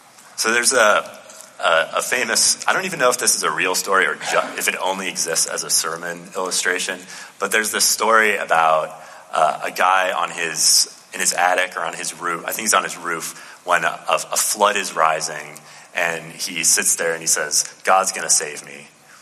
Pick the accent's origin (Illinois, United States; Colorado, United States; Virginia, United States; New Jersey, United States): Illinois, United States; I'm from Illinois, so like we make a lot of Iowa jokes there